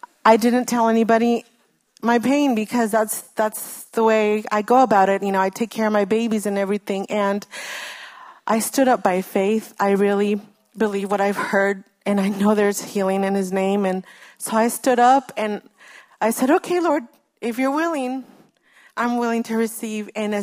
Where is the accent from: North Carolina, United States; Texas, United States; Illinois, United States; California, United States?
California, United States; Oroville; So today, my friend brought me. We're from Oroville, and I had very severe pain on my left leg.